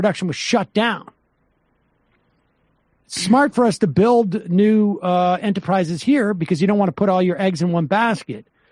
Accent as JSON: {"language": "English", "country": "Canada", "said": "while I don't particularly object to it as a Canadian"}